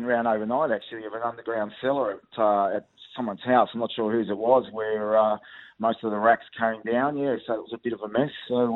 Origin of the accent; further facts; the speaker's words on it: Canberra, Australian Capital Territory, Australia; now in Melbourne, Australia; I'd only just moved to Melbourne at the end of 99 because obviously I grew up in Canberra.